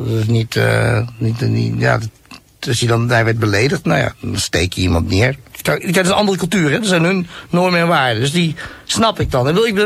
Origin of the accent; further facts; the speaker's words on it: Nunspeet, Gelderland, Netherlands; Nunspeet.